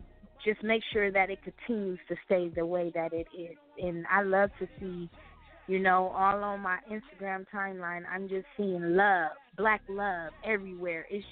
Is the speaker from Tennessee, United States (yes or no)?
no; Watts, California, United States; also born or lived in Brooklyn, New York; So I'm from both coasts. I'm from Watts and I'm from Brooklyn. You know, my dad stayed in New York.